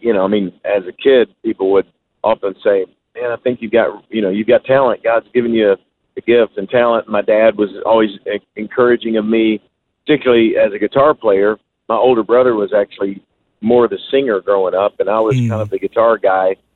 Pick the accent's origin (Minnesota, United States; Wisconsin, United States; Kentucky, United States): Kentucky, United States; growing up in Kentucky, it was bluegrass music, banjos and guitar and dobros and you know, upright bass.